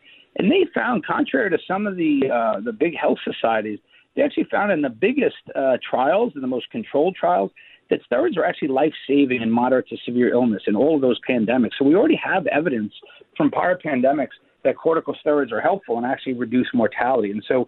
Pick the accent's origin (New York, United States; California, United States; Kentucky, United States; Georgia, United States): New York, United States; New York City; I'm a New Yorker, so I came back home.